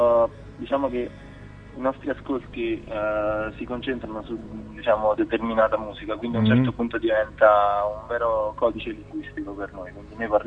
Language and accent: Italian; Fisciano, Campania, Italy; veniamo generalmente dalla Campania. Tre di noi siamo di Fisciano, provincia di Salerno